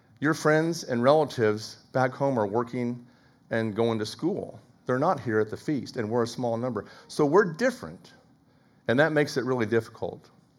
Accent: Overland Park, Kansas, United States; it was in my hometown area, Overland Park.

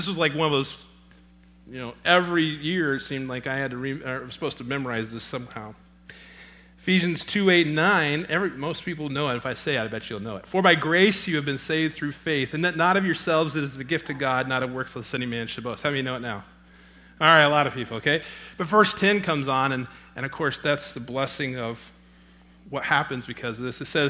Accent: Texas, United States; Now, I'm from Texas, okay? And Texas, we like cows, and we like bulls and steers and all that stuff.

